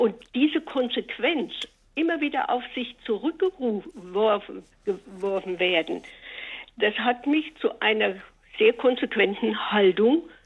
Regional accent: Thuringia, Germany; Ich komme aus Südthüringen. Die sind alle so nüchtern.

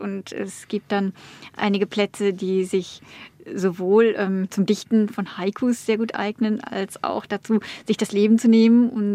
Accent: North Rhine-Westphalia, Germany; Und ich bin im Süden aufgewachsen, direkt an der Ruhr, wo man dann einerseits schnell in der Innenstadt ist, aber andererseits auch schnell draußen in ländlichen Gebieten. Also ich bin in einer sehr schönen Umgebung im Ruhrgebiet aufgewachsen.

